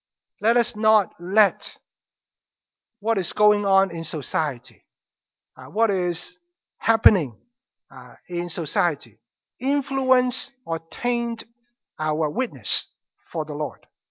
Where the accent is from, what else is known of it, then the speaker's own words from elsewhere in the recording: Hong Kong; Now, I grew up in Hong Kong. When I was younger or smaller, I used to live with my aunt.